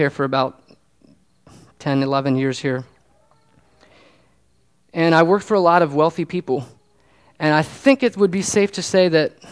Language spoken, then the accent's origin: English; Virginia, United States; I was growing up in Northern Virginia.